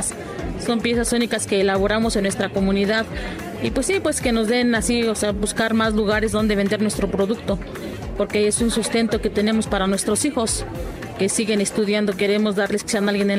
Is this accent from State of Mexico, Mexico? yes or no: yes; San Felipe Santiago, State of Mexico, Mexico; Soy del Estado de México, de San Felipe Santiago, municipio de Villa de Allende.